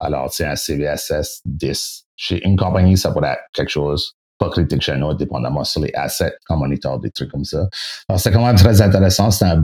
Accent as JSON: {"language": "French", "country": "Canada", "accent": "Acadian", "said": "Excusez mon acadien, mon français anglais."}